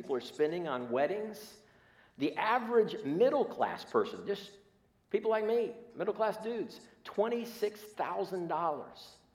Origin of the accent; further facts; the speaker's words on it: Columbus, Ohio, United States; I grew up in Columbus. I am a Buckeye fan.